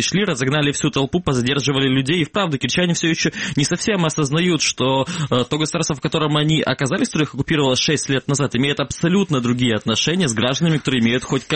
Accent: Feodosia, Crimea, Ukraine; Феодосийцы, понимаете ли, вот издревно не очень любят Керчь

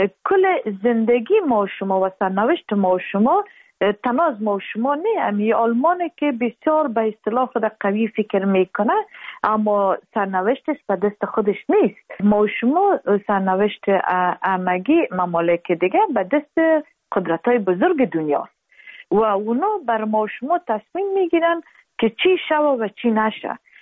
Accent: Afghanistan; همه ما افغان هستیم

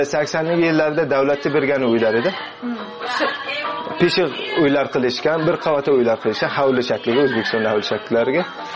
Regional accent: Jeddah, Makkah Province, Saudi Arabia; Bizlar ham Saudiya Arabistoni Jidda shahrida tug'ilganmiz. 18 yil ana shu yerda yashaganmiz.

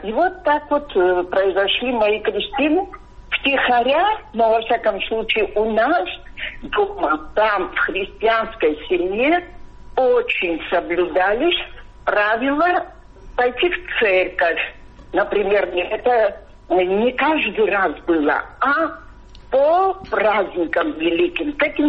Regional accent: Abkhazia, Georgia; мама моя была мусульманка из Ачимчирского района. Я сама из Абхазии.

